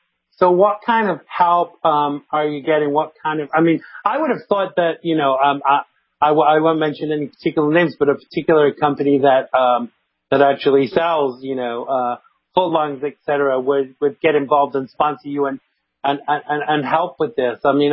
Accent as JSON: {"language": "English", "town": "New York City", "region": "New York", "country": "United States", "said": "being a New Yorker myself. And I wasn't, you know, fortunately, I wasn't in New York, when 9/11 occurred."}